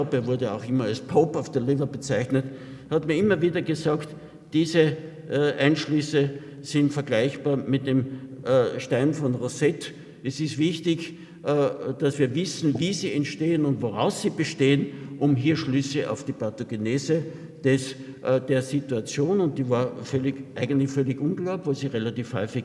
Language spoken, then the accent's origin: German; Lower Austria, Austria; Ich komme an sich aus der Wachau und bin durchaus mit Alkohol und mit Fettleber vertraut